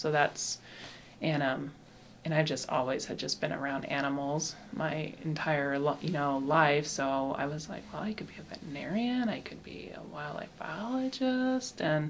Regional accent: Alaska, United States; also born or lived in Montana; So I was born in Montana, and then my family moved to Alaska in the interior when I was probably 5 or 6. And so from there, so basically Alaska's been my home for, you know, since then.

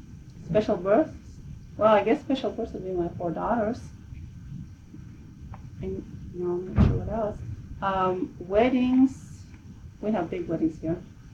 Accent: Oregon, United States; also born or lived in Brazil; I was born in Brazil, but I only spent 3 years there, so I don't remember anything in Brazil. Then we moved to Oregon, and I spent 7 more years in Oregon.

